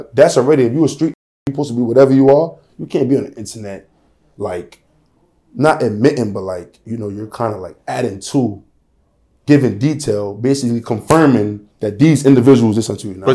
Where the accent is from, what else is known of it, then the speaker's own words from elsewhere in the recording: Brownsville, New York, United States; No disrespect for nobody from Sunset, but like, you tell me what you got. I'm from Brownsville.